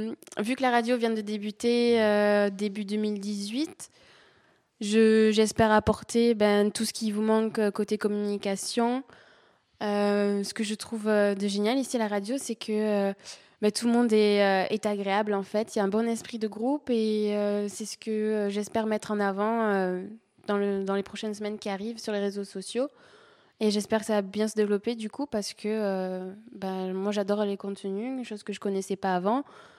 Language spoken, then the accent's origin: French; France; also born or lived in Tanzania; Voilà, moi je suis née en Tanzanie et je suis venue en France à mes 4 ans. D'accord. Et donc voilà, ma mère est tanzanienne.